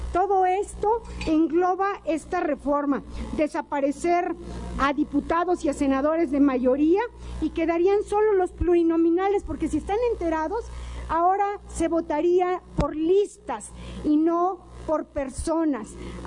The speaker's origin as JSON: {"language": "Spanish", "country": "Mexico", "said": "todos nosotros y muchos más legisladores somos ciudadanos y somos mexicanos."}